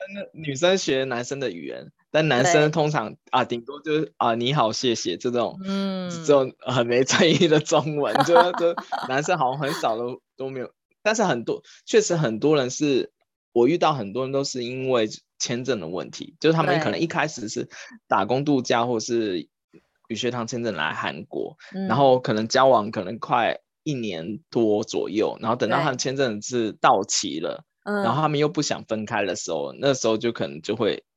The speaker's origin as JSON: {"language": "Chinese", "country": "Taiwan", "said": "我就是台湾人"}